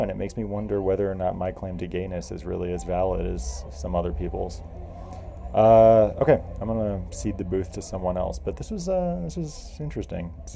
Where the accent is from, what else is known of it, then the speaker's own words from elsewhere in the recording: the South, United States; I guess on a more personal level, I grew up in the South.